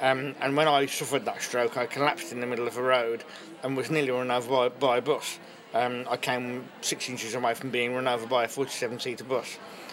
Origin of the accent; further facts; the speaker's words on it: Kidderminster, West Midlands, United Kingdom; when I was growing up in Kidderminster in the 1970s in Worcestershire